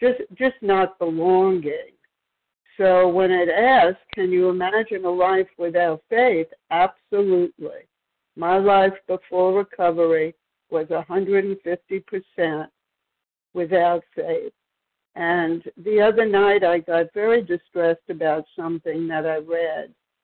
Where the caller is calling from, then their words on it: Maryland, United States; from Maryland.